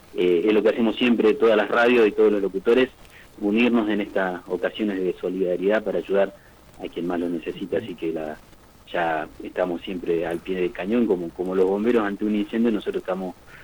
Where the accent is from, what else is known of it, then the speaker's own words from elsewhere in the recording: Neuquén, Argentina; now in Las Ovejas, Argentina; Yo soy nacido y criado allá en Parque Industrial Neuquén. Hace 10 años que vivo acá en Las Ovejas.